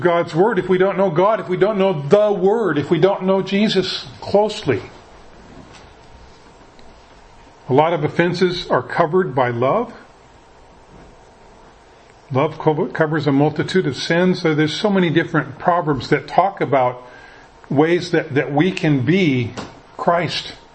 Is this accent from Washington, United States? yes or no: yes; Tacoma, Washington, United States; I was raised in the Tacoma area, so you know, you look at all the different churches there